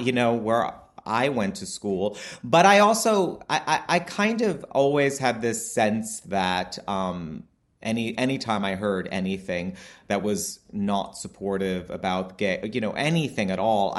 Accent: New York City, New York, United States; I definitely think growing up in New York City, I mean, I was Queens. I didn't grow up in Manhattan. I didn't even know people lived in Manhattan until I was in, like, college.

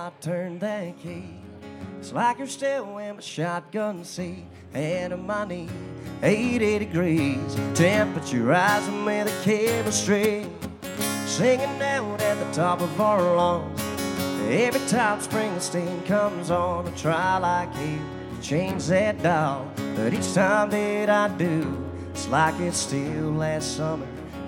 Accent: Scotland, United Kingdom; As you can probably tell, I'm not from around here. I'm from Scotland

